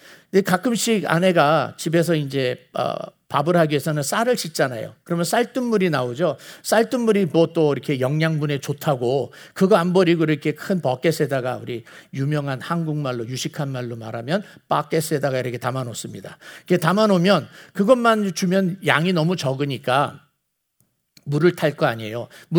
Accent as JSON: {"language": "Korean", "country": "South Korea", "lives_now": "United States", "said": "우리는 한국 사람들이고 물론 미국에서 태어난 우리 2세들도 이 자리에 계십니다만은"}